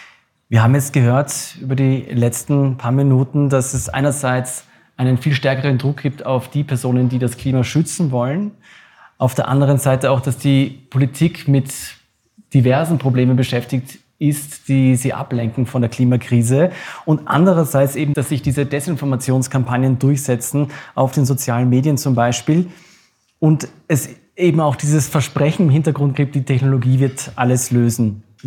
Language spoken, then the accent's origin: German; Vienna, Austria; können wir uns doch herauswursteln, wie ich das jetzt als Wiener sagen würde?